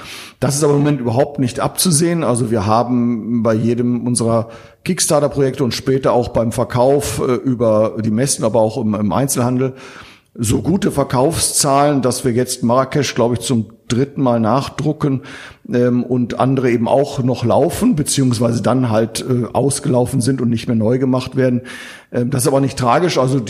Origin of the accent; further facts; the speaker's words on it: Northern Germany, Germany; Als Norddeutscher sagen wir mal das Wort Horizont.